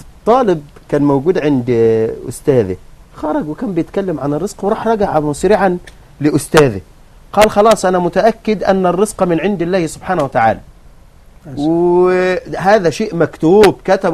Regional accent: Egypt; عندنا في مصر بيقولوا الحركة بركة

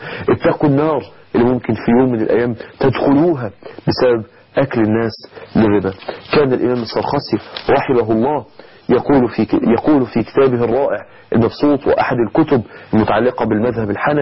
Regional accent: Egypt; زي ما بيقولوا عندنا في مصر

